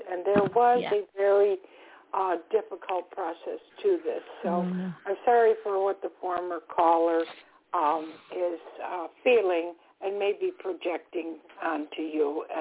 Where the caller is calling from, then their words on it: Florida, United States; I'm calling from Florida.